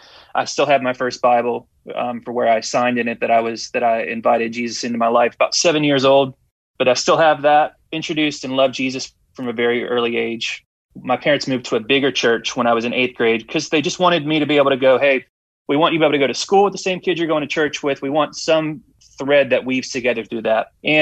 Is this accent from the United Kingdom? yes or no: no; Louisville, Kentucky, United States; From Louisville, Kentucky. So I say it the right way, Louisville. Louisville.